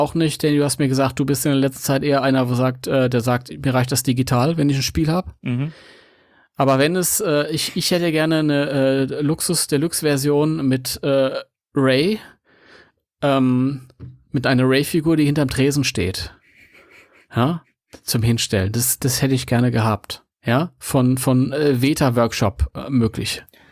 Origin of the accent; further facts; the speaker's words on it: Mönchengladbach, North Rhine-Westphalia, Germany; überhaupt kein Ami. Ich komme aus Mönchengladbach.